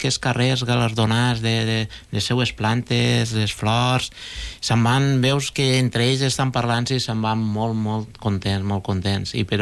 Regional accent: Llíber, Valencian Community, Spain; born there; jo he nascut a Llíber i en aquests moments soc l'alcalde

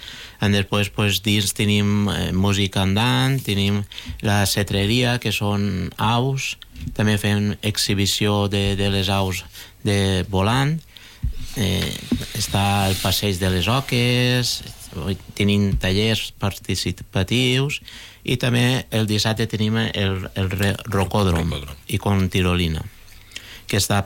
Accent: Llíber, Valencian Community, Spain; born there; jo he nascut a Llíber i en aquests moments soc l'alcalde

